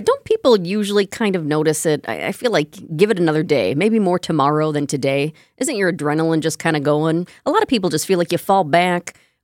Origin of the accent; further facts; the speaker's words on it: Wisconsin, United States; I'm from Wisconsin. I do like the snow.